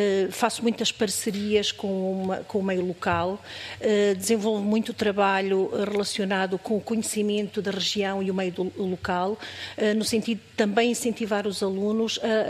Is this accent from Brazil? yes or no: no; Covilhã, Castelo Branco, Portugal; Venho da Covilhã.